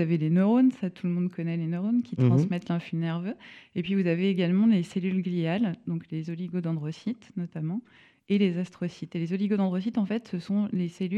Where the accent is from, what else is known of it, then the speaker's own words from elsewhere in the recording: Brittany, France; moi, je suis bretonne à l'origine. Donc, je vais sur Paris.